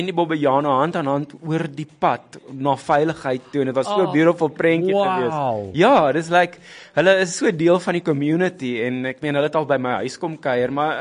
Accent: Johannesburg, Gauteng, South Africa; moved away; In Johannesburg, in Randburg, actually.

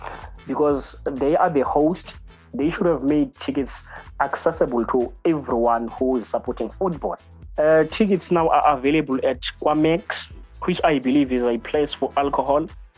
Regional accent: Pretoria, Gauteng, South Africa; So I'm from Pretoria.

